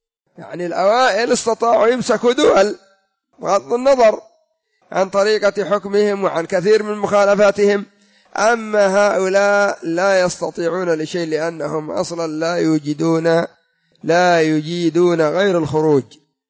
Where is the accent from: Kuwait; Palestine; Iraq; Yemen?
Yemen; كما أن الثوار عندنا في اليمن قاموا بخلعه